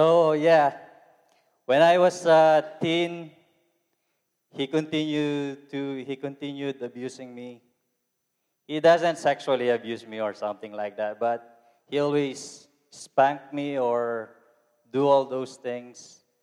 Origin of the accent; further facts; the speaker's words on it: Philippines; English is a second language; now in United States; I'm from the Philippines. I look like Ricardo.